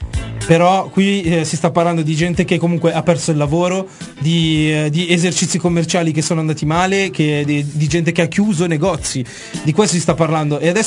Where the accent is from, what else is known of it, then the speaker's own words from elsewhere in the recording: Naples, Campania, Italy; perché io sono napoletano e lo sapete quanto tengo la mia terra.